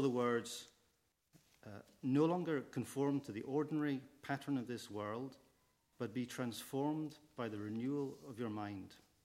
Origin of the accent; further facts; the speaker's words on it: Eaglesham, Scotland, United Kingdom; also born or lived in Manchester; I was born in Manchester to English parents, but we soon moved north to the village of Eaglesham near Glasgow.